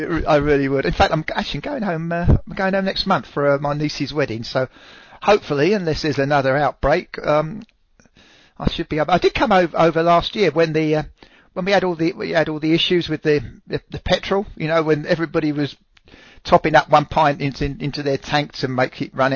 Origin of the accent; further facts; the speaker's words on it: London, United Kingdom; people listening, you know, I'm from London